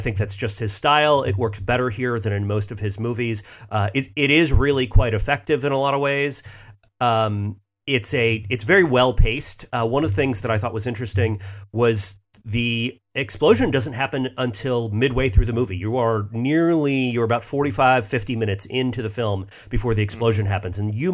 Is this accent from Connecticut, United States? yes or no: no; Florida, United States; And I grew up on the Gulf Coast of Florida, not too far from the shore of Louisiana, where, you know, this is where this takes place. The beaches where I grew up were decimated for a time by the Horizon disaster.